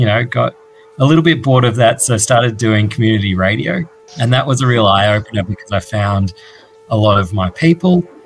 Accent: Victoria, Australia; now in Melbourne, Australia; I grew up in country Victoria.

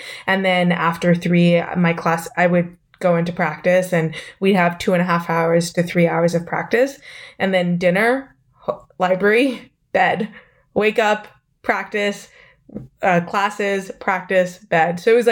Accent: Singapore; moved away as an adult; I was recruited actually from Singapore to come to the US to play squash.

